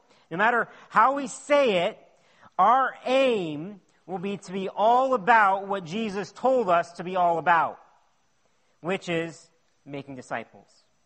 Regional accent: Canada; What does being Canadian mean? It means sweating in the summer and freezing in the winter, right?

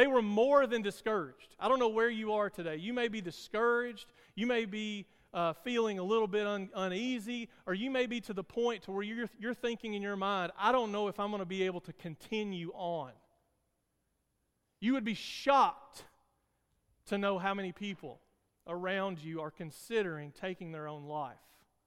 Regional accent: Kentucky, United States; Like I said, I was raised on Lake Cumberland, so I'm used to being on the water.

